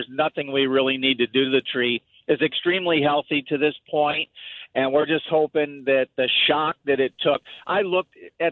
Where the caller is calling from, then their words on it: Florida, United States; Well, I'm from Southwest Florida down here, the lightning capital of the world, I think.